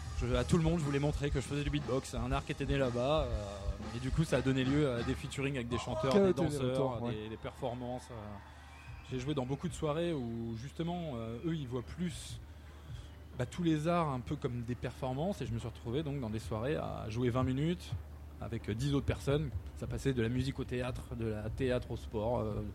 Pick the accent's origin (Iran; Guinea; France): France; Reims, Grand Est; moved away; also born or lived in Paris; Moi je suis de Reims au départ.